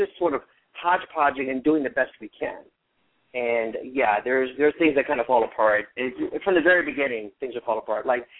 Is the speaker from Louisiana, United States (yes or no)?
yes; New Orleans, Louisiana, United States; moved away as an adult; now in Hollywood, United States; And I moved to Hollywood from New Orleans, and once I got to Hollywood, I would go back to visit my parents, and it was on a return visit to New Orleans